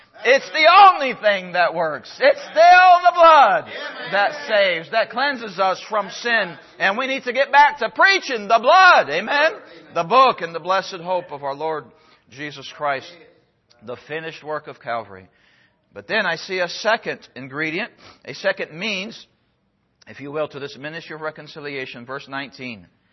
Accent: Brazil; the Holy Spirit of God brought back those verses that I had memorized growing up in Brazil.

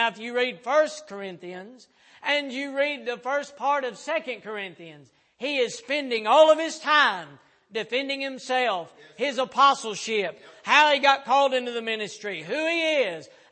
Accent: Mississippi, United States; also born or lived in Arkansas; Originally, I was born in Arkansas, but I was raised in Mississippi. My dad's a pastor there, and that's all that I really remember.

